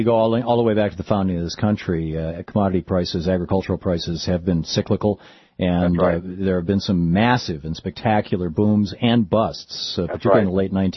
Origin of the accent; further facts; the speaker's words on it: Michigan, United States; I grew up in Michigan